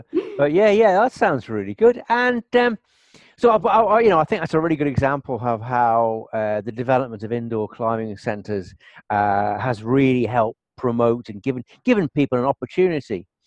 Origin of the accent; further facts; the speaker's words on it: North West England, United Kingdom; I come from Merseyside.